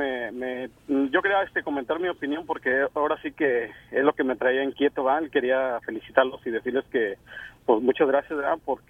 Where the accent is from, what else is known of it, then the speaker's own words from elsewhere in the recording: Mexico; Yo como mexicano me da mucho orgullo